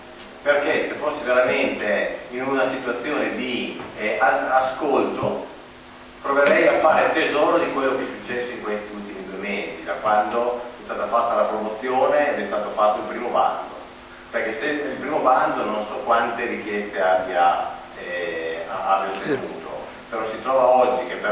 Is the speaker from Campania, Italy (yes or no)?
no; Reggio Emilia, Emilia-Romagna, Italy; born there; io sono nato a Reggio, mi sono trasferito a Guinea 26 anni fa, quindi sono tanto non albinetano quanto lo sono.